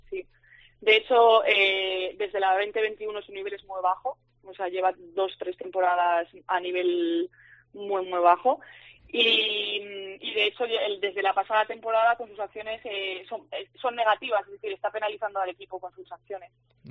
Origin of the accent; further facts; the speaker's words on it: León, Castile and León, Spain; Pues yo soy de León, así que estoy cerquita.